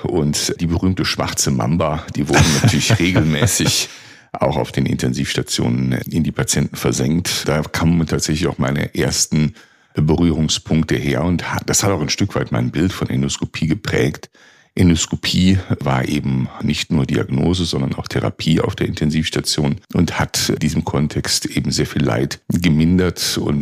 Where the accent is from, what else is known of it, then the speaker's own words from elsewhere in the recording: Mechernich, North Rhine-Westphalia, Germany; Ich komme gebürtig aus der Eifel, aus Mechernich in der Nordeifel. Da habe ich auch die ersten 18 Jahre meines Lebens verbracht.